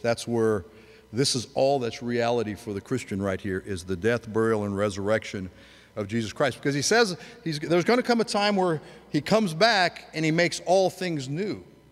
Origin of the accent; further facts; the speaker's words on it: United States; But I'm an American. I live here in this country.